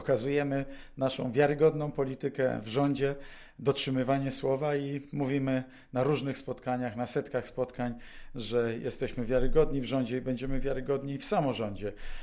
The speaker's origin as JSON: {"language": "Polish", "town": "Wrocław", "region": "Lower Silesian Voivodeship", "country": "Poland", "said": "Pochodzę z Wrocławia, gdzie tam również tradycje żużlowe, proszę pana, były bardzo żywe tutaj i Leszno niedaleko od Wrocławia"}